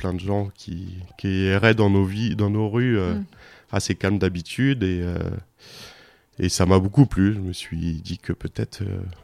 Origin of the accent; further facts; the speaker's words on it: Bourges, Centre-Val de Loire, France; born there; je suis né à Bourges, qui était une ville importante pour la musique.